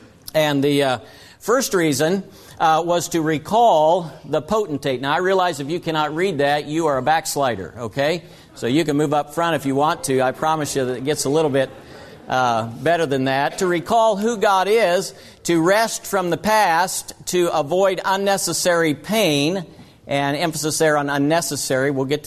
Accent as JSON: {"language": "English", "region": "Iowa", "country": "United States", "tie": "born or raised there", "said": "I grew up in Iowa, and Minnesotans always picked on Iowans."}